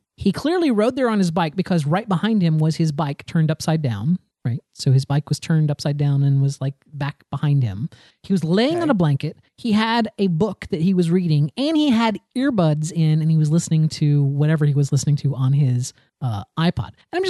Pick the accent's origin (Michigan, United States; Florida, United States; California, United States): Florida, United States; I'm from Florida, right? I'm from Florida. I'm near the ocean.